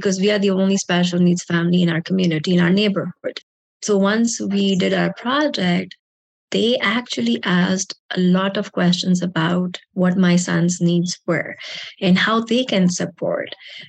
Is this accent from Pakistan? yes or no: yes; Pakistan; So I'm originally from Pakistan, and I thought community is the people with similar cultures.